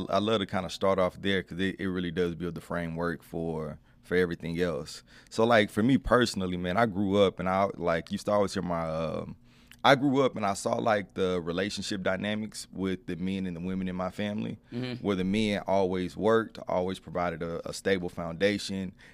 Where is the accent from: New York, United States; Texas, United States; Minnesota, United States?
Texas, United States; Dallas; Ended up growing up in North Dallas, went to Lake Highlands High School